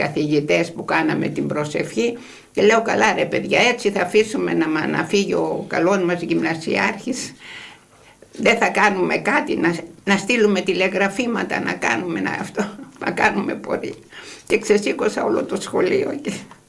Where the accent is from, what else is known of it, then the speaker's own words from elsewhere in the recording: Cyprus; now in Kozani, Greece; Η Κύπρος είναι η πατρίδα μου. Η Κοζάνη είναι η πατρίδα των παιδιών μου.